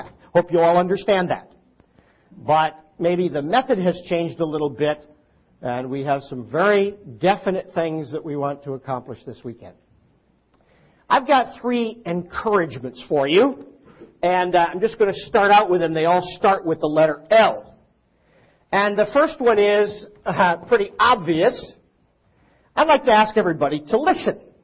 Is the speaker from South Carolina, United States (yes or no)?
no; Livonia, Michigan, United States; My hometown, actually, in Livonia, a few years ago